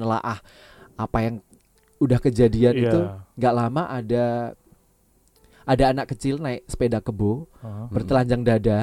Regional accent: Surabaya, East Java, Indonesia; Iya, di Surabaya emang. Gue memang asli Surabaya gitu.

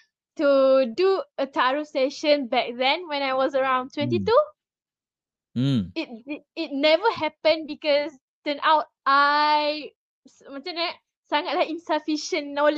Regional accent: Selangor, Malaysia; Saya daripada Selangor. Umur saya 24.

